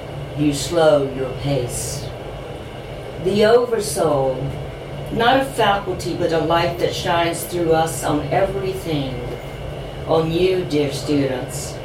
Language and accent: English; North Carolina, United States; from North Carolina and Mill Street.